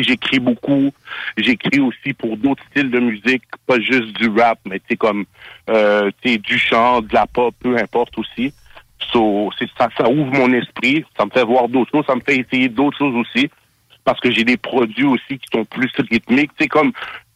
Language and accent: French; Montreal, Quebec, Canada; Moi, je viens de Montréal-Nord, puis ouais.